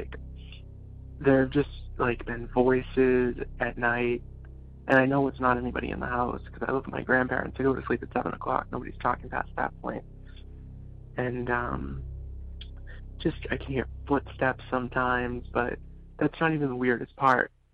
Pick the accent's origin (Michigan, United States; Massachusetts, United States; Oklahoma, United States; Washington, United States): Massachusetts, United States; Boston; I'm from Boston.